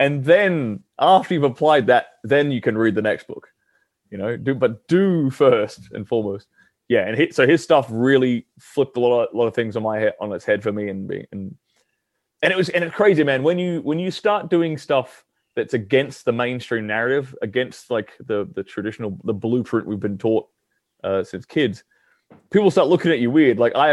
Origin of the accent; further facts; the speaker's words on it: Australia; I'm an Australian. In Australia, we don't have libertarians.